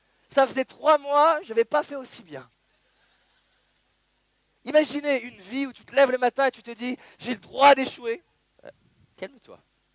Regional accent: Lyon, Auvergne-Rhône-Alpes, France; J'étais à Lyon, j'ai grandi à Lyon, je prends le métro

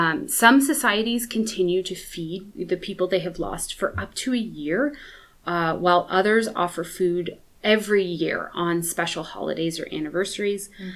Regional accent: United States; I mean, as an American, like having been raised in an American Catholic family, we saw the weekly Mass as a religious duty

